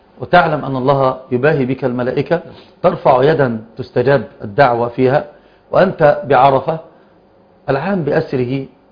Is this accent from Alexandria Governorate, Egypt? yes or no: yes; Alexandria, Alexandria Governorate, Egypt; أنا من الإسكندرية. أركب قطار أبي قير.